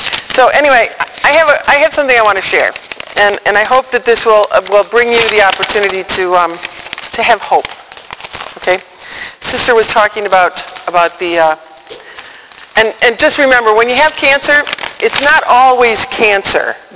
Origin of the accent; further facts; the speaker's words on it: Chicago, Illinois, United States; And so, I am here from Chicago to bring you hope.